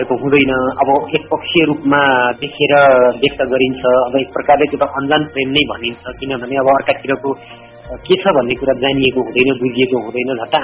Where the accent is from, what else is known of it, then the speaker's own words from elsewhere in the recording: Koshi Province, Nepal; मेरो चाहिँ सगरमाथा अञ्चल खोटाङ जिल्ला वपुलुङ गाविस पर्छ।